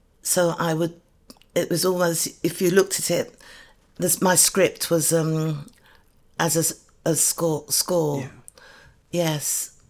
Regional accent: London, United Kingdom; Well, I was brought up in Euston in two rooms, mainly with my mother.

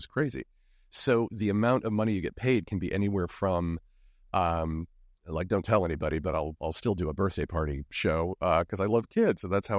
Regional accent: Illinois, United States; Well, growing up in Illinois, I spent a lot of time going up to Chicago.

